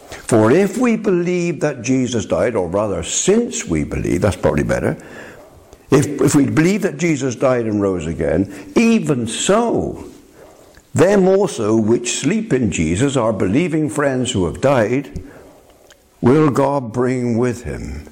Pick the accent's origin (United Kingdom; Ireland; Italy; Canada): United Kingdom; Bristol, South West England; And I come from Bristol, and there was a very big influx of Jamaicans, West Indians, in the Bristol area.